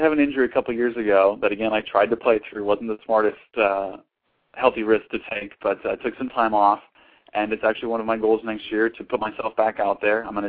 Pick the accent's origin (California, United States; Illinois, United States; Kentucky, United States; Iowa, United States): Iowa, United States; Mason City; I grew up in Mason City, Iowa, which is, if you're listening around the world, is in the central part of the United States. It's farm country